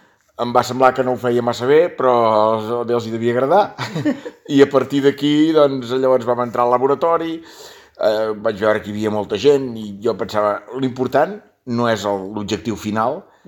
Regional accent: Arbúcies, Catalonia, Spain; per Arbúcies, que és el meu poble

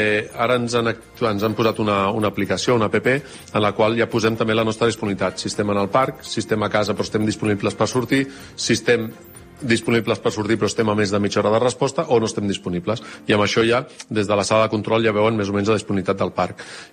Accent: Barcelona, Catalonia, Spain; Jo recordo, jo vivia a Barcelona, jo soc de Barcelona

